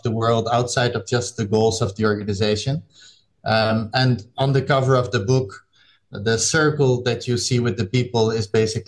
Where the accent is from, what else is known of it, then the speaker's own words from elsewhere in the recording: Netherlands; English is a second language; I grew up in Holland in a polder, and so where my parents still live there. So that's our house is 10 meters below sea level.